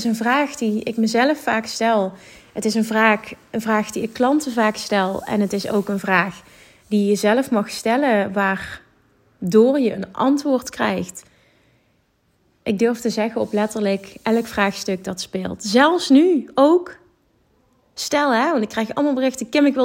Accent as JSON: {"language": "Dutch", "country": "Netherlands", "said": "ik kom uit een uithoek van Nederland."}